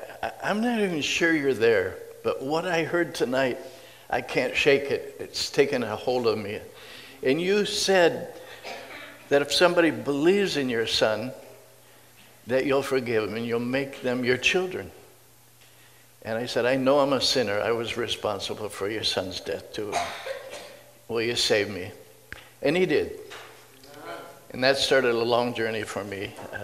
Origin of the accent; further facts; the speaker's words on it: Akron, Ohio, United States; I'm actually an Ellet boy. I'm from Akron. I was born at Akron City General Hospital, or whatever it was called.